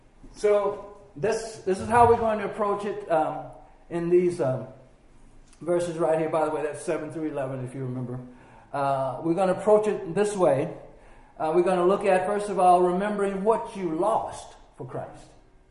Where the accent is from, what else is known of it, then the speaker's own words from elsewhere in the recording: Arkansas, United States; now in St. Louis, United States; I'm only from Arkansas, so I ain't traveling a lot. But I come to St. Louis